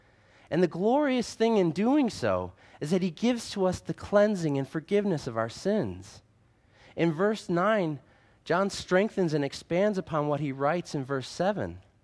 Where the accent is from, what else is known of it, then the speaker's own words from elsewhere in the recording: Michigan, United States; Maybe it's growing up in Michigan, cars are important there.